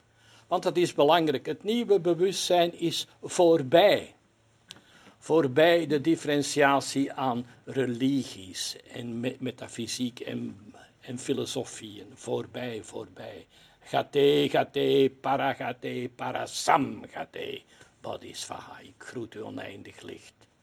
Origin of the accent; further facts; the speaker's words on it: Belgium; Ik ben Belg uit die sociale klasse met die opvoeding aan die universiteit en aan die diploma's, aan die carrière.